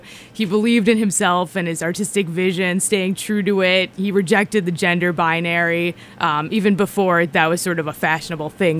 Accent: Minnesota, United States; I grew up in Minnesota in the 90s, and … was always in the background there.

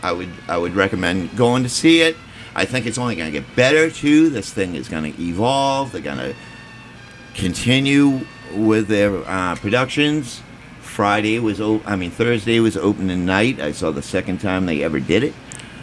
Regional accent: Scituate, Massachusetts, United States; He lived in Scituate, my hometown.

